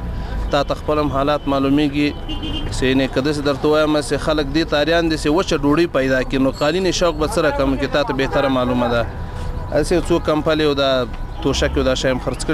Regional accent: Logar, Afghanistan; زه د لوګر ولایت اوسیدونکی یم.

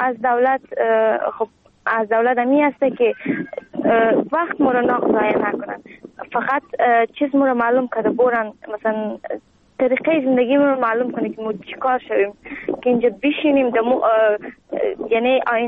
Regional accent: Afghanistan; now in Greece; از افغانستان آمدیم و در کمپ روسینا زندگی میکنم. یک ساعت از آتین فاصله دارم، نزدیک کمپ تیواس.

